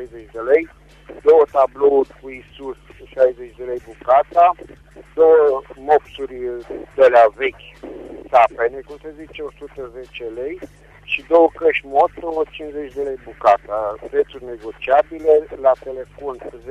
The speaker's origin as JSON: {"language": "Romanian", "town": "Reșița", "region": "Caraș-Severin", "country": "Romania", "said": "din Reșița"}